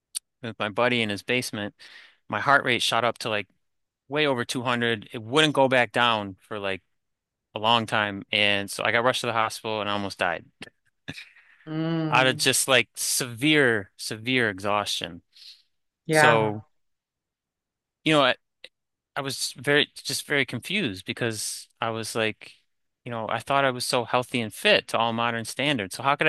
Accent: Buffalo, New York, United States; So yeah, I grew up in Buffalo, New York. So right next to Canada, Niagara Falls. Love it. Beautiful area.

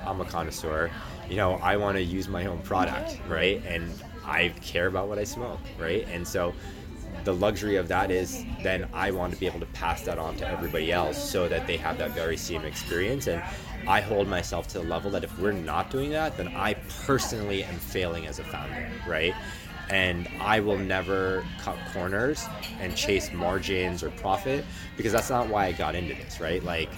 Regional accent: New Jersey, United States; I grew up in New Jersey.

